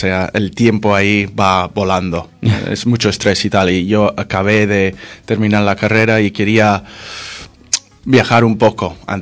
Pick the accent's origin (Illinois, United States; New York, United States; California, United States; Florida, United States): California, United States; Spanish is a second language; Yo soy de California.